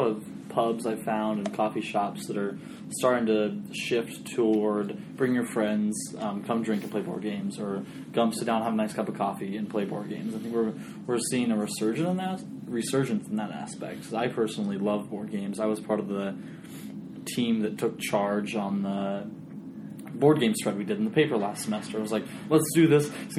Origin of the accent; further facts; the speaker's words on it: West Burlington, Iowa, United States; I'm from West Burlington, which is the home of Southeastern Community College.